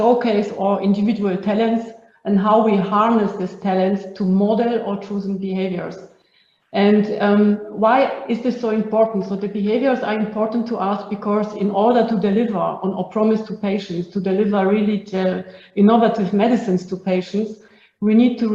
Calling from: Innsbruck, Tyrol, Austria; I'm joining from Innsbruck in Austria, and it's snowing.

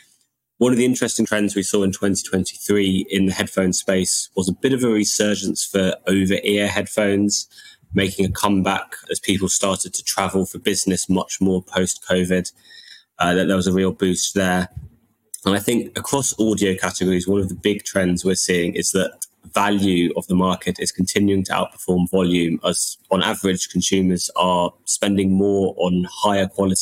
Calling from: London, United Kingdom; I'm joining from London.

